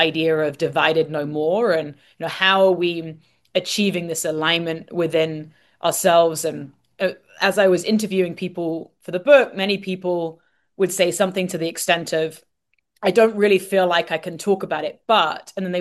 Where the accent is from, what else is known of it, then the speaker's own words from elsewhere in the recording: London, United Kingdom; also born or lived in India; I also spent some time in India. I grew up in London